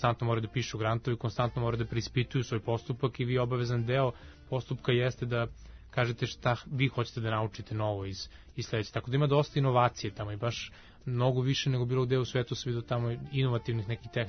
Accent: Kragujevac, Šumadija and Western Serbia, Serbia; tu u Kragujevcu, u mom rodnom gradu

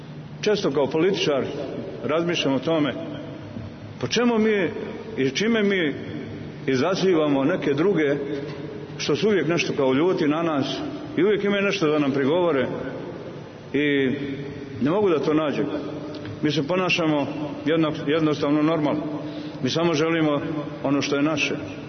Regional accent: Republika Srpska, Bosnia & Herzegovina; I mi smo Srbi iz Republike Srpske ponosi na to.

